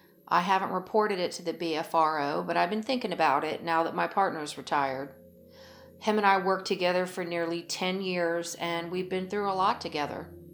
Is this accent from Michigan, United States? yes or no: no; Florida, United States; I grew up in East Central Florida and heard a lot of stories off and on through the years about our version of Bigfoot here called the skunk ape.